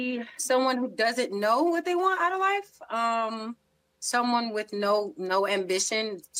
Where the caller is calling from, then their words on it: Detroit, Michigan, United States; Detroit, Michigan.